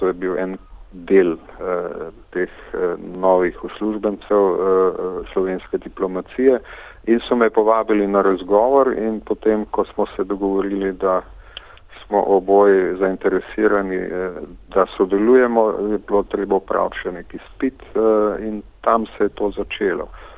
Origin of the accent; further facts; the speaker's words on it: Savinja, Slovenia; iz mojih domačih krajev iz Savinjske doline